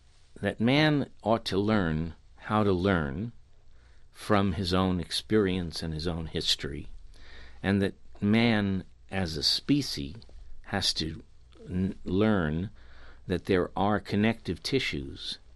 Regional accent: United States; I'm an American. I am an American actor

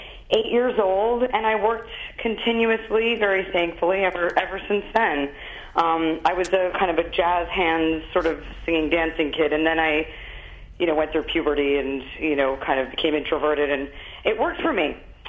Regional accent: New York City, New York, United States; and I grew up in New York City, and I attribute any semblance of groundedness to growing up here.

